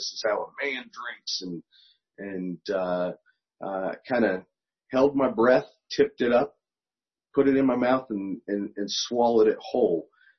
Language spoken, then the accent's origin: English; Montgomery County, United States; I grew up here in Montgomery County.